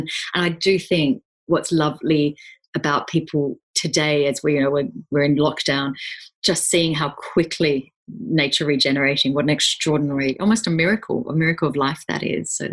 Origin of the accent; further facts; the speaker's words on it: Canberra, Australian Capital Territory, Australia; So I grew up in Australia, in the capital city, Canberra, which is called, the nickname is the bush capital. There's hills everywhere.